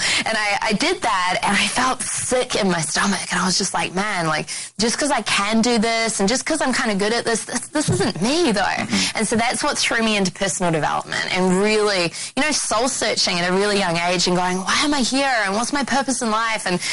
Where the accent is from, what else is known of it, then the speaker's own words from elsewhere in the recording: Auckland, New Zealand; I grew up in Auckland, New Zealand